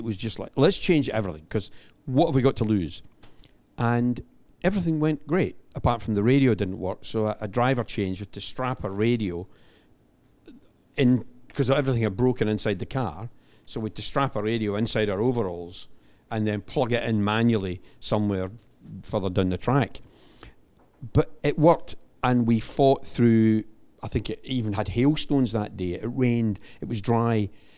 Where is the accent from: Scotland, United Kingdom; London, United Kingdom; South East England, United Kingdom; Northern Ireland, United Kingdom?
Scotland, United Kingdom; So every pub I go into in Australia, they buy me a drink now because I'm the Scotsman that swore on live television.